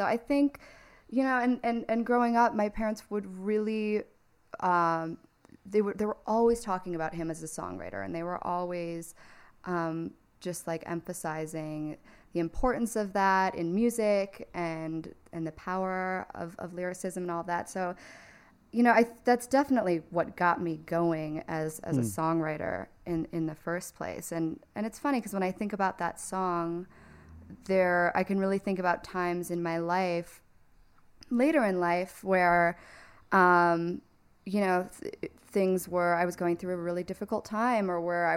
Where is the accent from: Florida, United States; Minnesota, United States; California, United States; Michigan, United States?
Michigan, United States; Detroit; And I grew up in Detroit where like … is everything, you know?